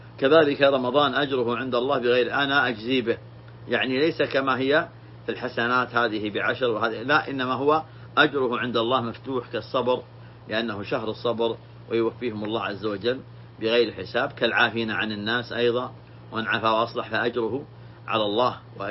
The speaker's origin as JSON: {"language": "Arabic", "country": "Saudi Arabia", "said": "نحن ولله الحمد في بلادنا المملكة العربية السعودية"}